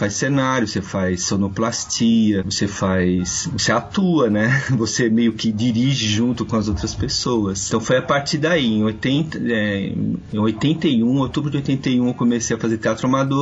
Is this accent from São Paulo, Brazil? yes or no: yes; São Bernardo do Campo, São Paulo, Brazil; eu sou de São Bernardo do Campo